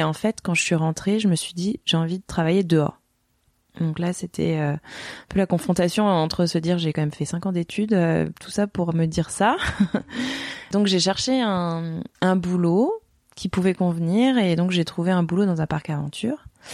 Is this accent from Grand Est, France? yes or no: yes; Strasbourg, Grand Est, France; j'ai 32 ans. Je suis originaire d'Alsace, donc j'ai grandi à Strasbourg, enfin on va dire en partie.